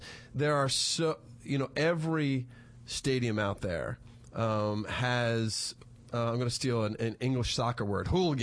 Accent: Philadelphia, Pennsylvania, United States; I would actually say, you know, I'm a Philadelphian, so I'm going to just say this.

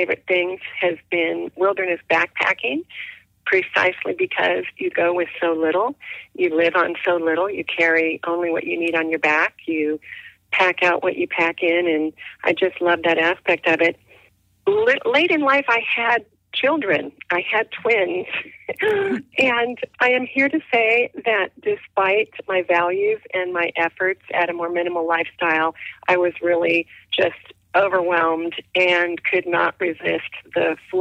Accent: Oregon, United States; I learned that from my mother growing up in Oregon.

